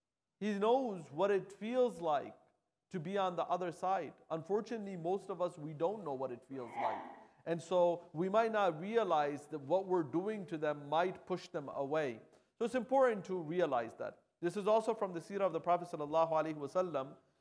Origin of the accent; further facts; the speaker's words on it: New Jersey, United States; I was in New Jersey, that's my hometown, about a few months ago.